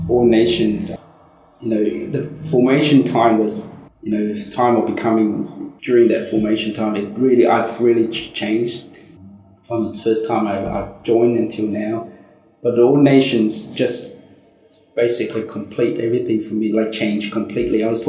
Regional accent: Brisbane, Queensland, Australia; I grew up in Brisbane, so I know the area.

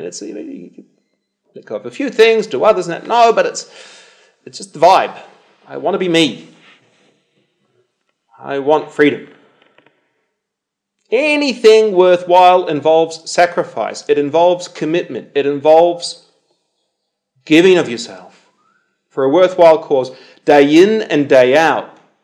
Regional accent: New Zealand; now in Australia; Anyway, I can say that as a Kiwi. You know, I love New Zealand

